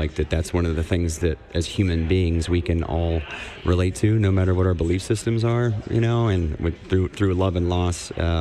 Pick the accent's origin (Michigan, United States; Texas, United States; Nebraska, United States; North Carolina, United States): Nebraska, United States; Broken Bow; now in Lincoln, United States; Yeah, I'm from Broken Bow.